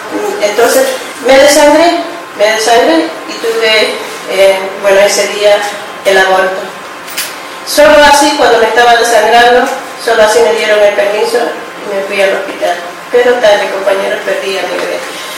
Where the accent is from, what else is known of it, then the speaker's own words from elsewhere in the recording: Bolivia; moved away as an adult; Buenas tardes … soy inmigrante boliviana. Hace 12 años que yo trabajo en el alimento.